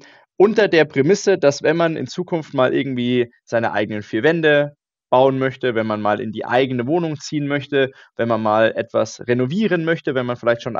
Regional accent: Ingolstadt, Bavaria, Germany; also born or lived in Regensburg / Saarbrücken / Munich; Also ich selber bin jetzt mittlerweile 30 Jahre alt. Ursprünglich komme ich aus Ingolstadt, wohne da immer noch, habe zwischendrin studiert, war in Regensburg und in Saarbrücken und in München unterwegs, habe da gearbeitet

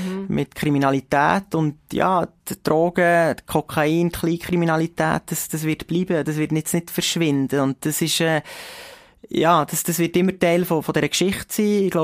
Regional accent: Medellín, Antioquia, Colombia; accent: Medellín Spanish; wo ich rede wirklich perfekt Spanisch mit Akzent von Medellin.

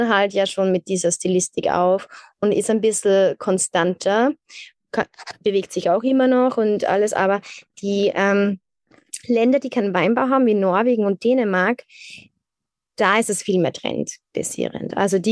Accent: Austria; Also wenn man bei uns in Österreich natürlich den Weinskandal sieht

